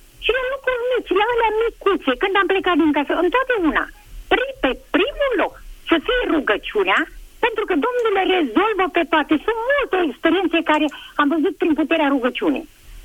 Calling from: Craiova, Dolj, Romania; de la Craiova și vă spun că fără rugăciune nu putem să rezolvăm.

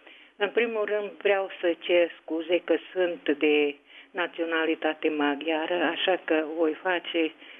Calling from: Hunedoara, Hunedoara County, Romania; Romanian is a second language; din Hunedoara.

